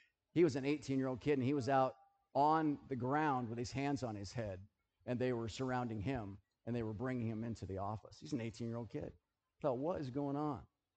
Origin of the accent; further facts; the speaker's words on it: United States; I mean, I'm American. I live in America.